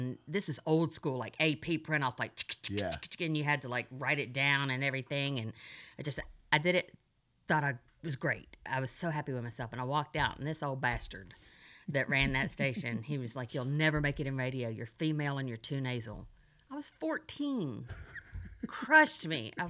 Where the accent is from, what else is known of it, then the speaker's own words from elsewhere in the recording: Memphis, Tennessee, United States; I love Memphis. I love the heritage of Memphis. I say I won't move back.